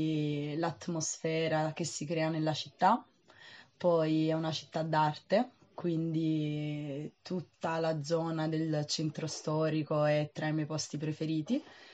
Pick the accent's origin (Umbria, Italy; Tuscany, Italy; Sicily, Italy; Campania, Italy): Campania, Italy; Naples; vengo da Napoli.